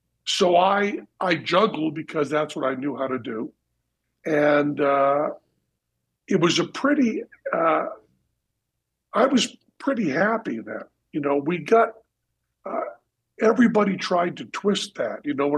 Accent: Greenfield, Massachusetts, United States; I'm from Greenfield, Massachusetts, and I lived about 2 years, 2.5 years on the road, just hitchhiking, sleeping rough, as they say, hopping trains.

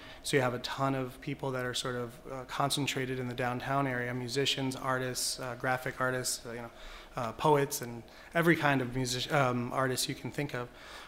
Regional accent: Bridgeport, Connecticut, United States; to Bridgeport. And, so I grew up here. And I went to parochial school in the Black Rock section. I grew up on the West End and then Black Rock. And I've been here ever since, aside from 4 years of college.

